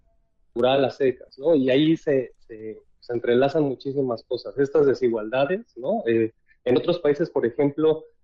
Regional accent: Mexico; Yo soy mexicano y he estado muy pendiente de lo que se dice allá.

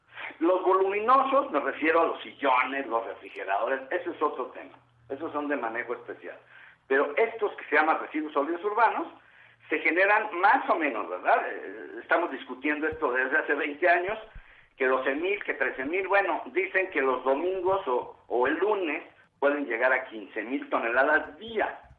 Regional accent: Mexico City, Mexico; Esos son los capitalinos, o bueno, somos los capitalinos. Y eso somos los mexicanos, no estamos educados.

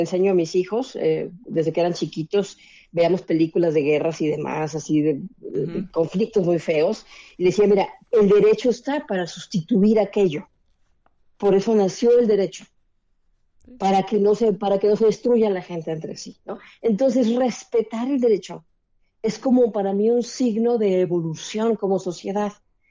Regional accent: Mexico; como mexicana

